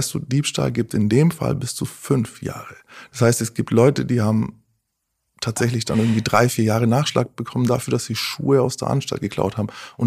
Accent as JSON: {"language": "German", "town": "Nuremberg", "region": "Bavaria", "country": "Germany", "said": "Hatte einen Wohnsitz in Stuttgart, in München, war immer unterwegs. Ich bin Nürnberger, war in Nürnberg."}